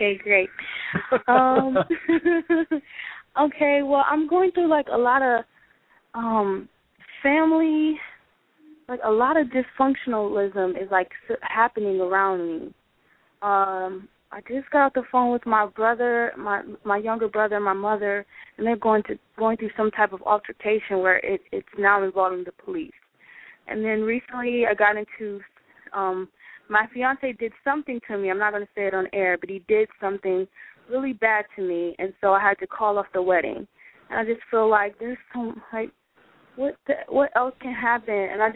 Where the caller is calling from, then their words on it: New York City, New York, United States; I'm calling from New York City.